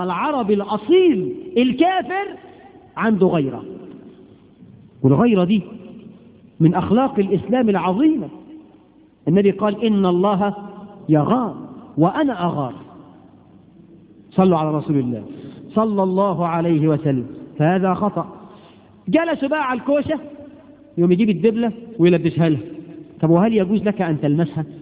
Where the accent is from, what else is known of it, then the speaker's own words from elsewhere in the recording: Egypt; الخطوبة بقى عندنا في مصر بيعملوا الفرح على 4 مراحل